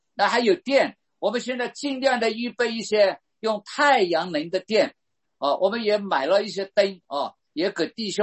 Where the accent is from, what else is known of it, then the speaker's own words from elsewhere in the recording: Myanmar; 上帝给我们缅甸人经历上帝的同在